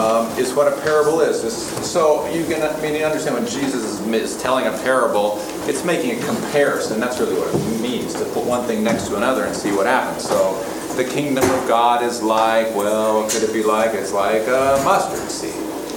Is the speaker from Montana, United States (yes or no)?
yes; Montana, United States; But we're from Montana.